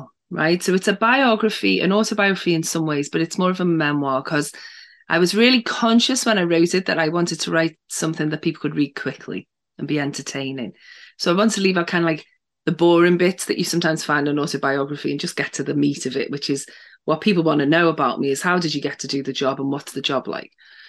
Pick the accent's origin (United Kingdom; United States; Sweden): United Kingdom; England; Now, I do drink tea because I'm English